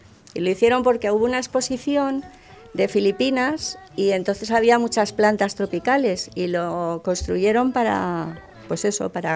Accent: Madrid, Community of Madrid, Spain; Soy de Madrid, por los cuatro costados, todos mis abuelos y mis padres y todos de Madrid, mi hijo de Madrid y todos, y mis nietos.

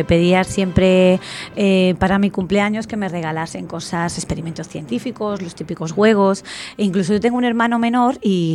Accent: Huelva, Andalusia, Spain; Yo soy de Huelva, soy andaluza

